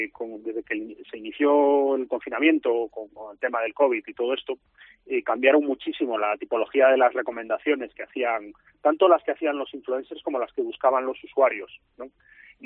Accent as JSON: {"language": "Spanish", "region": "Galicia", "country": "Spain", "said": "yo, que aunque soy gallego, tengo mucha familia en Andalucía y voy mucho"}